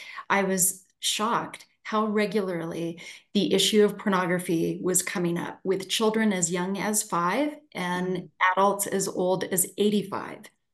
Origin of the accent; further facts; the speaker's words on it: Canada; now in United States; I have been a clinician for almost 25 years now. I am from Canada. I was born in Europe from Canada, and I became a U.S. citizen 2 years ago in May.